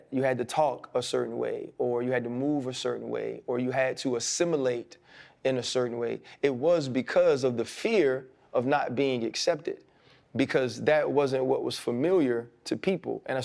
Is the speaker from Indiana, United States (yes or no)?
no; New Orleans, Louisiana, United States; think about coming from Georgia, and I came from New Orleans, you come from Florida, and I went to Catholic schools